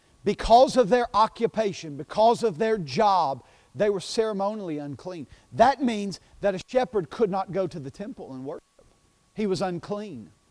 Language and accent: English; Knoxville, Tennessee, United States; an unclean, common kid growing up in Carnes, right in Knoxville, Tennessee.